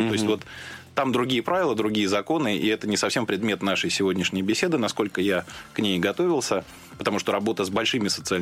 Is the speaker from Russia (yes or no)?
yes; Russia; потому что я человек русский, россиянин, да, я, собственно, переживаю за свою страну